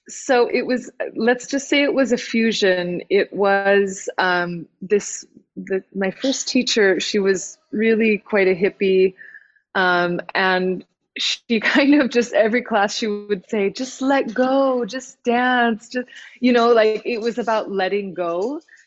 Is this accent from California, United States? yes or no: yes; California, United States; I mean, I grew up in California.